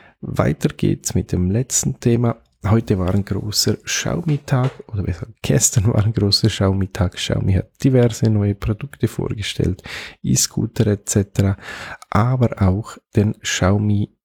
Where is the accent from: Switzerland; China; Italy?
Switzerland; Das wäre bei uns in der Schweiz so in etwa die EC-Karte.